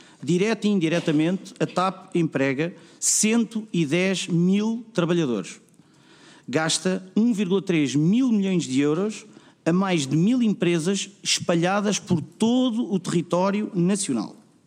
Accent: Portugal; enquanto portugueses, onde eu me incluo

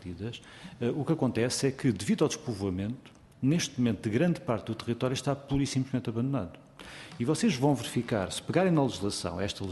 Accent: Castelo Branco, Portugal; Eu sou do distrito de Castelo Branco. Nasci em Castelo Branco, sempre vivi em Castelo Branco, tirando o tempo da tropa e o tempo da licenciatura que fiz aqui em Lisboa, regressei a Castelo Branco e moro lá.

